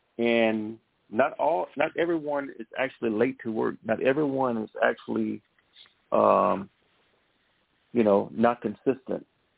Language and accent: English; Louisiana, United States; I'm from Louisiana, guys, so we speak all different types of languages down there.